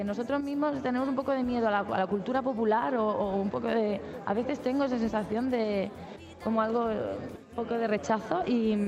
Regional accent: Spain; mi inglés tiene un poco de español, ¿no? Pero bueno, es que soy española, no puedo evitarlo.

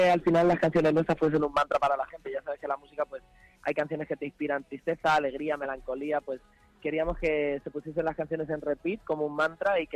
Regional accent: Alicante, Valencian Community, Spain; now in Madrid, Spain; es verdad que soy de Alicante y estoy orgullosísimo, pero es que Madrid para mí es mi casa.

